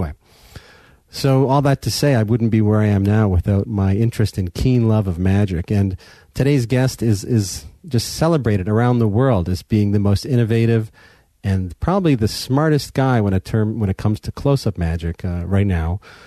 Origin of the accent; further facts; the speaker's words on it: Montreal, Quebec, Canada; And as a youth growing up in Montreal